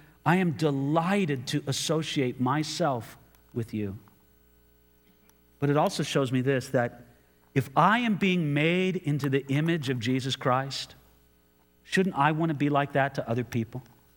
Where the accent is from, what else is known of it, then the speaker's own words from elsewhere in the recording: Rialto, California, United States; No disrespect to any of my Rialto brethren, but I'd rather feel like I'm from a cooler place like Ventura than a place like Rialto.